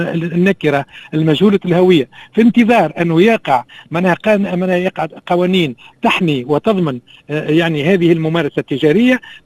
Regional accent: Tunisia

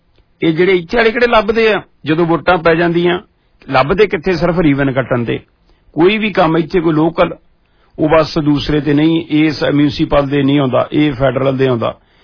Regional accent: Kohala, Punjab, India; ਜਲੰਧਰ ਤੋਂ ਮੇਰਾ ਪਿੰਡ ਕੋਹਾਲਾ

